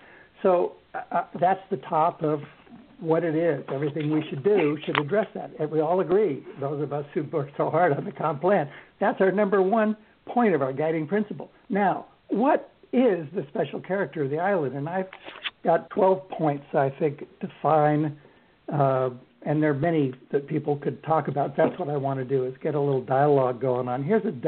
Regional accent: Colorado, United States; I grew up in Colorado.

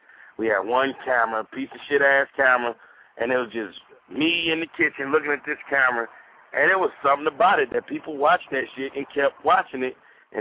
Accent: Detroit, Michigan, United States; now in Nashville, United States; So, I mean, I love Detroit. I'm from Detroit, but shit, I'm in Nashville, baby, paying Nashville taxes, walking on these Nashville streets

